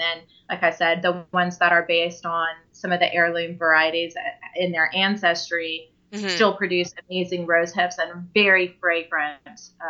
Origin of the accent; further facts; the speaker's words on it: California, United States; You know, I grew up in California, so we went to the corner store.